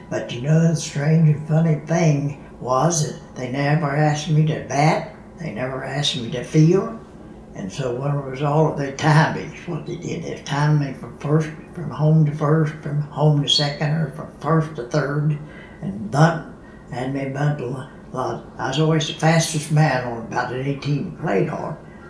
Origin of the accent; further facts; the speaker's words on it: Charleston, West Virginia, United States; Charleston, West Virginia.